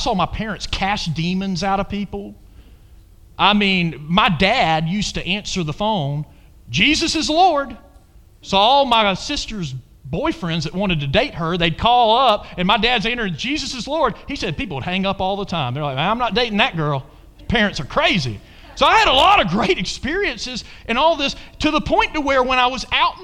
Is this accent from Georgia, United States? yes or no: yes; Athens, Georgia, United States; I was born and raised in Athens, Georgia.